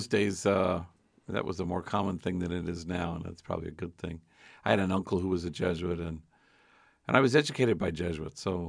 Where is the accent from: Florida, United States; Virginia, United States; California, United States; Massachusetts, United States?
California, United States; Well, I grew up in the Wilshire area. I have five sisters and two brothers and lived over, in St. Brendan's Parish, if that means anything to anybody.